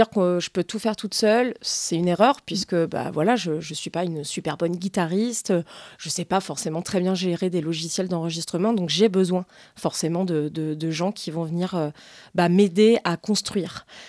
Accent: Nouvelle-Aquitaine, France; donc je suis du Lot-et-Garonne.

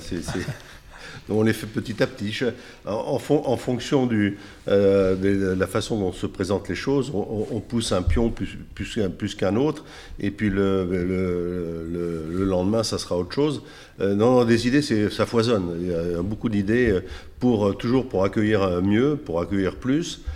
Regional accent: Paris, Île-de-France, France; moi, je suis né à Paris. J'ai fait toutes mes études à Paris, y compris l'école d'agriculture.

